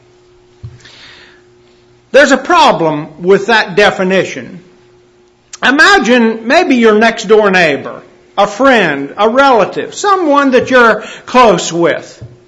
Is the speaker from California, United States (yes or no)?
no; Langloth, Pennsylvania, United States; she was a member in my hometown congregation in Langloth, Pennsylvania, when I was growing up